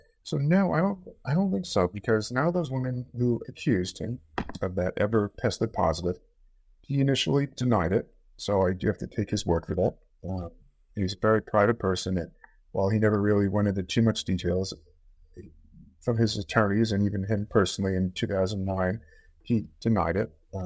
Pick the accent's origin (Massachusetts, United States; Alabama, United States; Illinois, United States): Massachusetts, United States; Boston; Yeah, I mean, so I'm from Boston